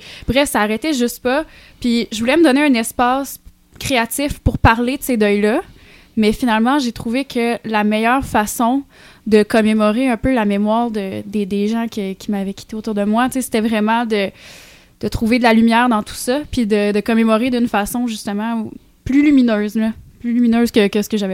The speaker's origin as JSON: {"language": "French", "town": "Rimouski", "region": "Quebec", "country": "Canada", "said": "je viens de Rimouski, je viens du Bas-Saint-Laurent, puis c'est les paysages qu'on a par chez moi"}